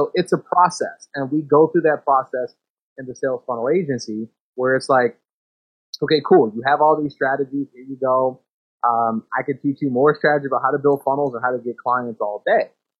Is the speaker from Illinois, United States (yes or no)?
yes; Chicago, Illinois, United States; I'm from Chicago.